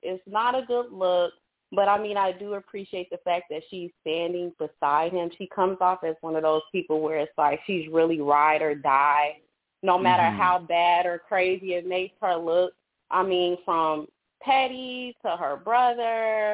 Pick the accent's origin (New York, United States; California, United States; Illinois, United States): Illinois, United States; Chicago; Like, I'm from Chicago, and I love